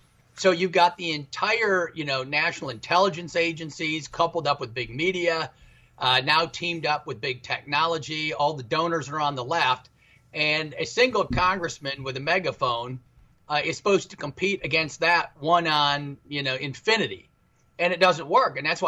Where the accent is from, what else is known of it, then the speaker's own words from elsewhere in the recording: Midwest, United States; So I'm from the Midwest originally, worked in business, and then went to Princeton Seminary.